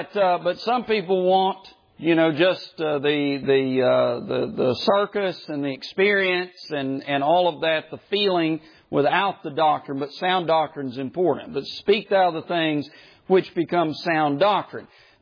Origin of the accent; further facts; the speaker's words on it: the South, United States; Some people like to pronounce Eunice there, Eunice, but I'm from the South, so it's Eunice.